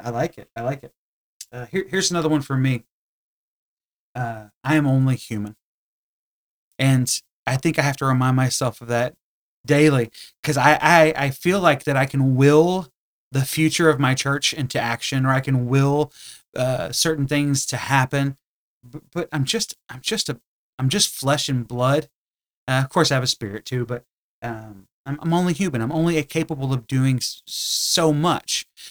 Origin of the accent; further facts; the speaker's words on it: the South, United States; Hey, for some of us Southerners, I just need you to slow down a little bit, okay?